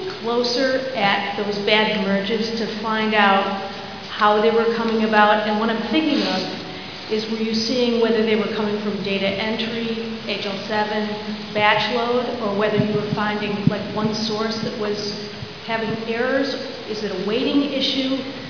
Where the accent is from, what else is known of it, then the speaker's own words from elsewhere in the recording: Vermont, United States; from Vermont, and I don't scare easily